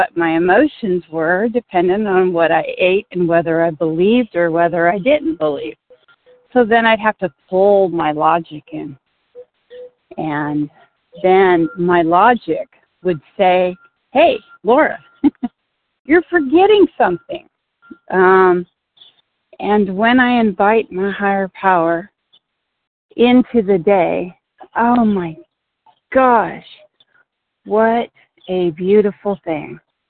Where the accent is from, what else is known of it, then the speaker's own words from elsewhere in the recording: California, United States; I am from Northern California, and I am just delighted to be part of this meeting.